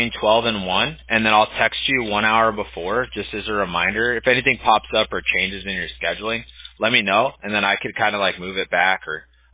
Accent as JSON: {"language": "English", "region": "California", "country": "United States", "tie": "born or raised there", "said": "Okay, I gotcha. I grew up in Southern California."}